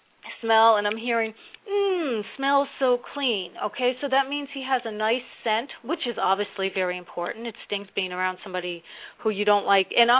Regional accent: New Jersey, United States; because I grew up in Jersey around a lot, I'm not Italian, but I grew up around a lot of Italians in a big family of seven kids that I hung out with when I was growing up.

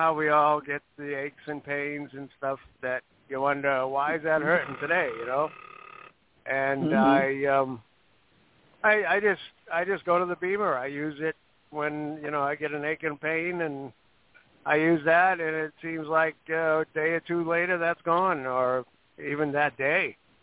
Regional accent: Lancaster, Pennsylvania, United States; Hi there. … I'm from the Lancaster area of Pennsylvania. Is where I live now.

